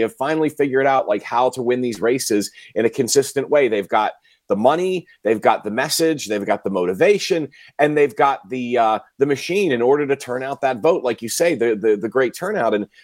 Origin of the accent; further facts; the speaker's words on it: Wisconsin, United States; And I'm from Dane County